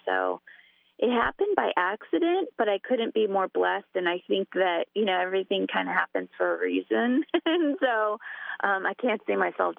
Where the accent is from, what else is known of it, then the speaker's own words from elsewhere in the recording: Paso Robles, California, United States; I was born and raised in the Paso Robles area and always loved agriculture.